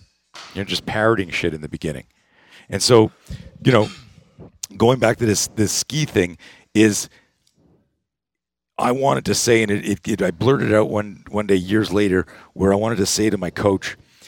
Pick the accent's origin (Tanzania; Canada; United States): Canada; I grew up in Canada, and you're either a skier or a skater. And I grew up on skis